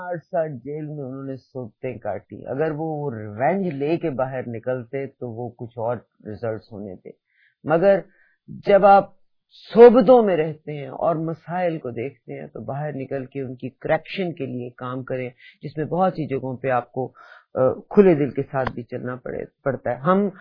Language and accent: Urdu; Pakistan; میرا بچپن، میری زندگی، میرے سانسیں وہاں گزری ہوئی ہیں.